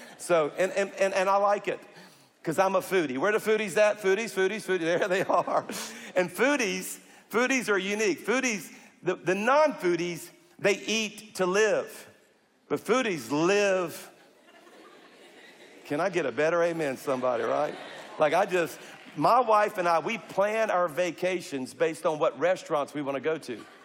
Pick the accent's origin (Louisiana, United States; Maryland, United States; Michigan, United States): Louisiana, United States; I'm a Cajun. I mean, eating's an Olympic sport in South Louisiana.